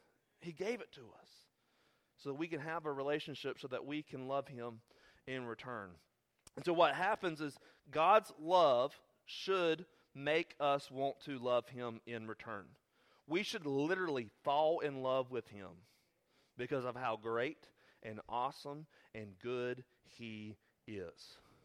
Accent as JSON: {"language": "English", "country": "United States", "tie": "born or raised there", "said": "I grew up in church. I grew up in Randolph County. I grew up in church culture."}